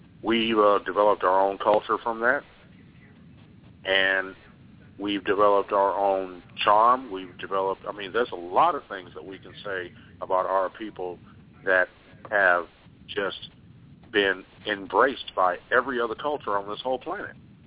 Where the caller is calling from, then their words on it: Los Angeles, California, United States; Los Angeles.